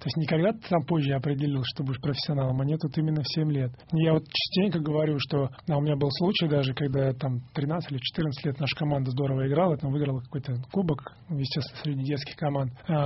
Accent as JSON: {"language": "Russian", "region": "Saint Petersburg", "country": "Russia", "tie": "born or raised there", "also_born_or_lived": "Izhevsk", "said": "Поэтому мы, в принципе, родной город все-таки Санкт-Петербург."}